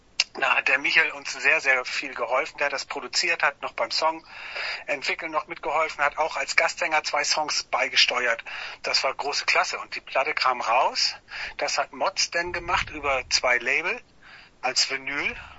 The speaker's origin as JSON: {"language": "German", "town": "Neustadt in Holstein", "region": "Schleswig-Holstein", "country": "Germany", "said": "ich komme aus Neustadt in Holstein."}